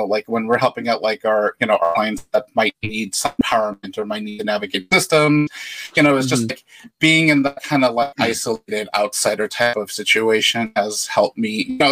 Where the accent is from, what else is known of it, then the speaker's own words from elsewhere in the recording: San Carlos, California, United States; I grew up in the Bay Area. I grew up in a place called San Carlos. It's right in the middle of the peninsula.